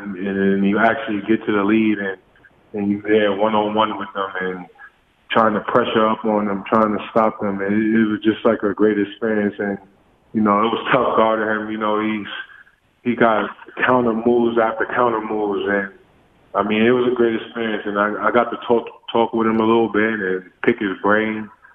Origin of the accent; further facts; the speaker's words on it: New York, United States; And just growing up in the New York streets, it's always a grind, and there's always a battle.